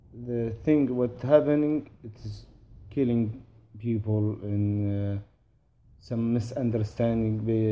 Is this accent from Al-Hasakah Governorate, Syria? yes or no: yes; Shaddadi, Al-Hasakah Governorate, Syria; English is a second language; I'm from Shaddadi.